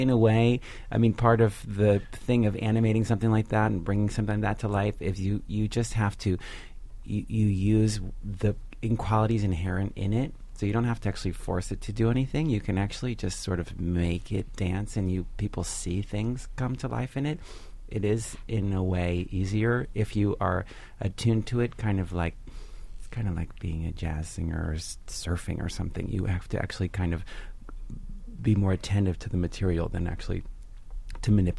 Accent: San Francisco, California, United States; I grew up in San Francisco, and that was the only time I met him.

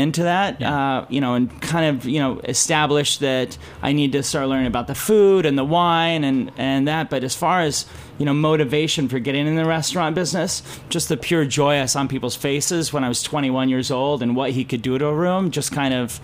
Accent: Idaho, United States; moved away as an adult; now in San Francisco, United States; having him visit when I grew up in Idaho to when I first moved to San Francisco when I was 21.

